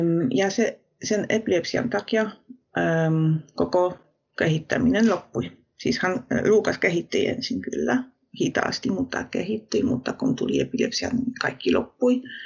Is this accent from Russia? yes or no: no; Poland; Finnish is a second language; moved away as an adult; now in Finland; minä olen kotoisin Puolasta ja tulin asumaan Suomeen, koska mun mies on suomalainen.